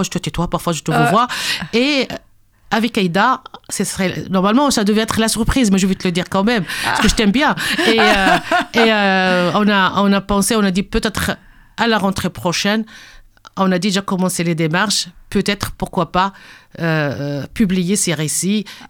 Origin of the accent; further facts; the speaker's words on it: Morocco; French is a second language; moved away; tout ce que j'ai vécu depuis que j'étais encore dans mon pays d'origine, le Maroc.